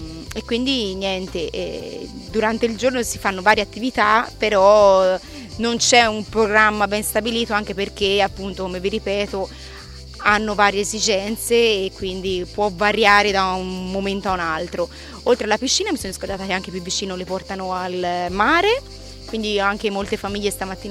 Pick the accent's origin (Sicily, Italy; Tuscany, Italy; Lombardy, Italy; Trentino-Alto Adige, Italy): Tuscany, Italy; Prato; nonostante vengo da Prato e le 5 ore di macchina